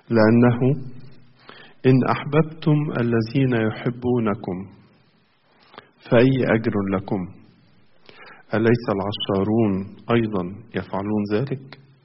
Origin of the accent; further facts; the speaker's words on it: Egypt; إحنا كمصريين